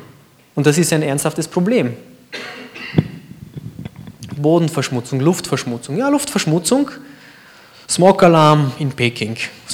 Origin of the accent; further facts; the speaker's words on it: Maramureș, Romania; Maramureș, ich komme aus Maramureș.